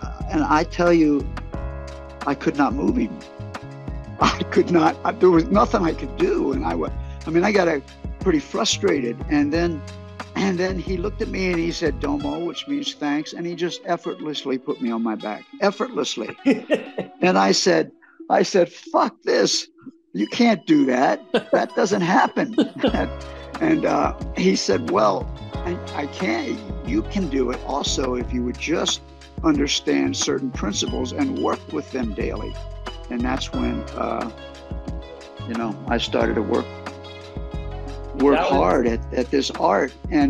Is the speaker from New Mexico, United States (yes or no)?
no; Washington, District of Columbia, United States; Well, I grew up in Washington, D.C.